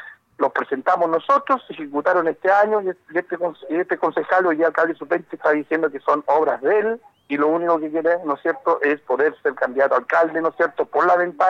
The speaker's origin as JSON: {"language": "Spanish", "town": "La Unión", "region": "Los Ríos", "country": "Chile", "tie": "born or raised there", "said": "Soy oriundo de la Unión"}